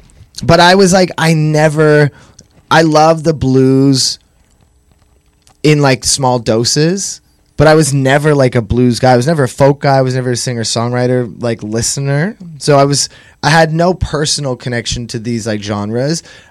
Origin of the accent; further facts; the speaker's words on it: Toronto, Ontario, Canada; Like as a kid, I grew up in Toronto in Rexdale